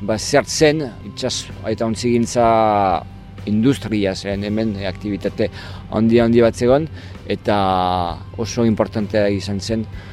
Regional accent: Lyon, Auvergne-Rhône-Alpes, France; Basque is a second language; now in San Sebastián, Spain; Ni berez Lyonekoa naiz, frantsesa naiz, euskaldun berria. Duela hainbat urte etorri nintzen ona eta gelditu nintzen. Donostin bizi naiz, baina Pasaian egiten dut lana.

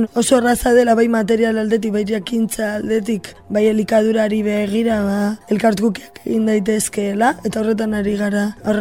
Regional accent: Portugalete, Basque Country, Spain; Ni Portugaletekoa naiz, Bizkaikoa.

